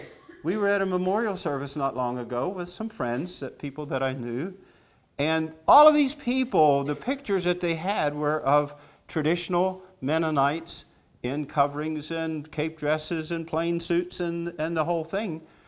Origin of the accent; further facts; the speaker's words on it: Florida, United States; That was a bumper sticker when I grew up in Florida.